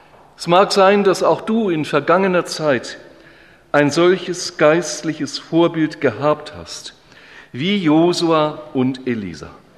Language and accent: German; Schweinfurt, Bavaria, Germany; Ich bin in meiner Heimatstadt Schweinfurt im dortigen CVJM zum Glauben gekommen, im christlichen Verein junger Menschen.